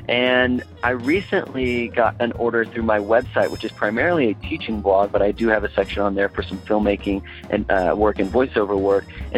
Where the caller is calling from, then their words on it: Austin, Texas, United States; Hey, Chris … I'm calling from Austin, Texas